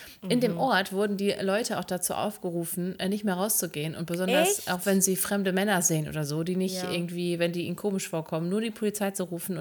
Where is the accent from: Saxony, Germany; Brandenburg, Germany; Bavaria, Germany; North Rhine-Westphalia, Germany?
North Rhine-Westphalia, Germany; Kalletal; Ich musste wegen eines sehr traurigen Anlasses in meine Heimat fahren und hatte ein, wie ich gerne sage, Appointment um 13.30 Uhr. Musste ich im Kalletal